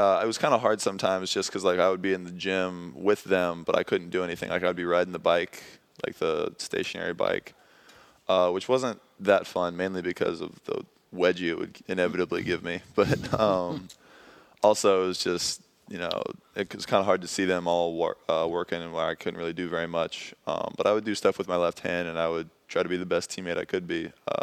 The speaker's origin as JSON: {"language": "English", "region": "North Carolina", "country": "United States", "tie": "born or raised there", "said": "Some of them are from North Carolina, my home state."}